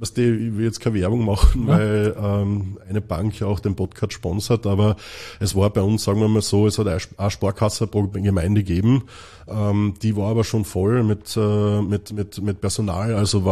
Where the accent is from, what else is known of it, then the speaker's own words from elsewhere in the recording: Carinthia, Austria; born there; accent: Carinthian dialect; ich bin in Kärnten geboren. Ich versuche natürlich Hochdeutsch zu sprechen, aber es könnte auch passieren, dass ich in den wunderbaren Kärntner Dialekt falle manchmal.